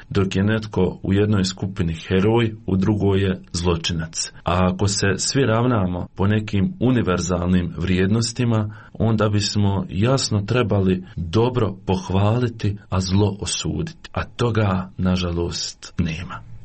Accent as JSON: {"language": "Croatian", "town": "Prozor", "region": "Federation of Bosnia and Herzegovina", "country": "Bosnia & Herzegovina", "tie": "born or raised there", "also_born_or_lived": "Rumboci", "said": "Ja sam inače rodom iz općine Prozorama, živio sam u selu Rumboci, a poslije sam se preselio sa roditeljima i bratom u Prozor. To je bilo taman negdje kada sam trebao krenuti u osmi razred."}